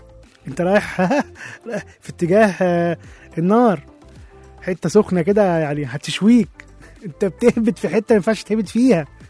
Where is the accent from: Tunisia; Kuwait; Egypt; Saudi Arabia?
Egypt; لا احنا عندنا كمان في مصر الهبد بيوسع مننا اكتر من كده. احنا عندنا في مصر بنهبد